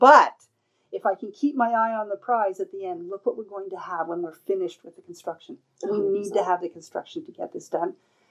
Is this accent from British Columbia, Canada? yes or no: no; Ontario, Canada; I was raised in Ontario, and every summer there was a lot of construction because, you know, the weather's as tough there as it is here.